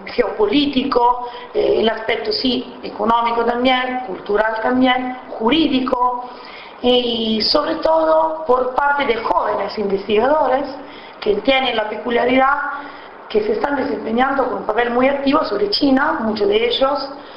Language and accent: Spanish; Rome, Lazio, Italy; Spanish is a second language; now in La Plata, Argentina; soy de Roma y me encuentro actualmente en Argentina